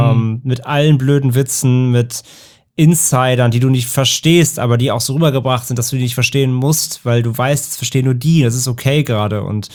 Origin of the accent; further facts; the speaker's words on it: Hamburg, Germany; gerade als Hamburger selbst oder als Hamburg-Fan